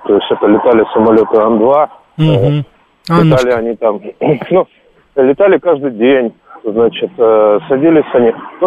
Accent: Sverdlovsk Oblast, Russia; born there; Кстати, я родился как бы, в Свердловской области.

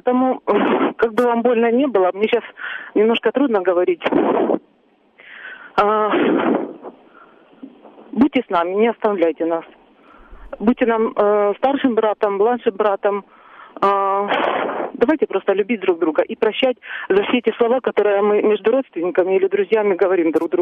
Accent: Ukraine; now in Moscow, Russia; Да, я сама из Украины

